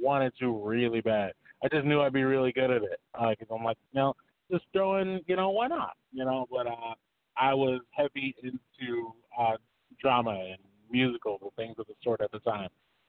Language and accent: English; Detroit, Michigan, United States; just growing up in Detroit, you know, just there's such a rich boxing, you know, history